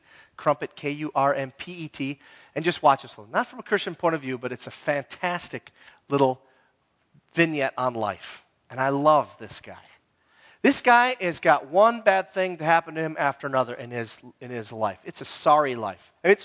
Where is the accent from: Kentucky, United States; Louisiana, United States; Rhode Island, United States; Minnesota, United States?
Minnesota, United States; And I'm from the Iron Range, man. It just was a cloud of haze everywhere. Church basements, cloud of haze.